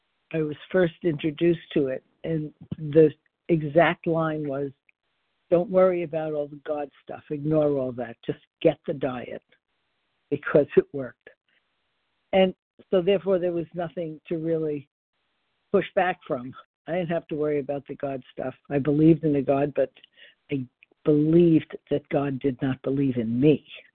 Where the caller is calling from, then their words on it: Florida, United States; I am calling from Florida.